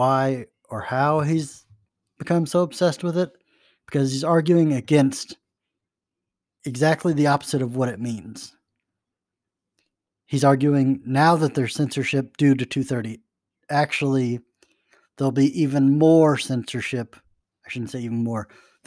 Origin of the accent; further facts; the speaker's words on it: Missouri, United States; we will start with Harry S. Truman of my home state of Missouri